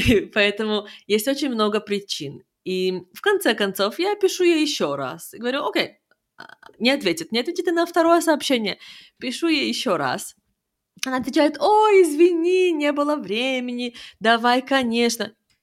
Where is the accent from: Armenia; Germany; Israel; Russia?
Israel; И мы выросли в Израиле.